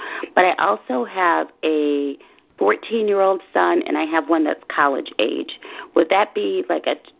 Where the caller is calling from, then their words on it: Indiana, United States; I'm calling from Indiana.